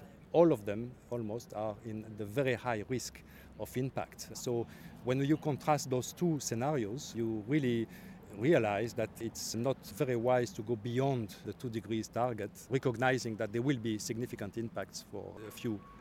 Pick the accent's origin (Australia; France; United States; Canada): France; Villefranche-sur-Mer, Provence-Alpes-Côte d'Azur; English is a second language; Villefranche-sur-Mer.